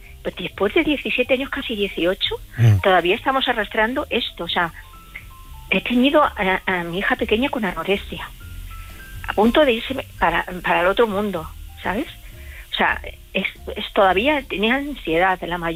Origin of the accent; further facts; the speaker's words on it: Madrid, Community of Madrid, Spain; now in Ciudad Real, Spain; Yo vivo en Ciudad Real, soy de Madrid, pero vivo en Ciudad Real.